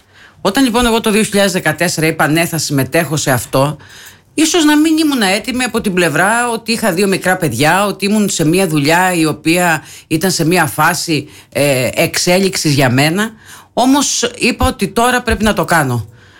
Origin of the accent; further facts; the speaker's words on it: Heraklion, Crete, Greece; Εγώ γεννήθηκα στο Ηράκλειο, μεγάλωσα στο Ηράκλειο, ζω στο Ηράκλειο.